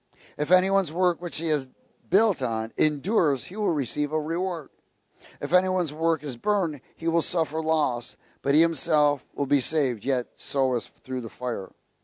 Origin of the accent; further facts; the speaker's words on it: New York, United States; born there; I mean, I was born in New York, and many of my friends from school, their families were on welfare.